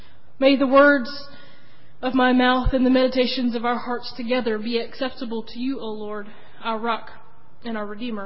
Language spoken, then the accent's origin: English; Monks Corner, South Carolina, United States; I grew up in Monk's Corner